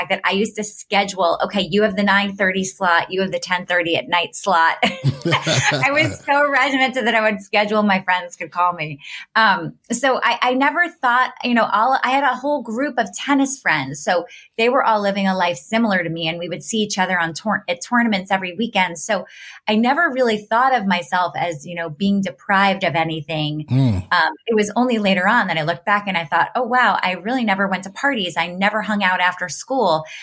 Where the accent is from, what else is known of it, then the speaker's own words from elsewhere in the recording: New York City, New York, United States; So I'm from New York City. I grew up in Manhattan, and I had a kind of unusual childhood because I was a competitive athlete.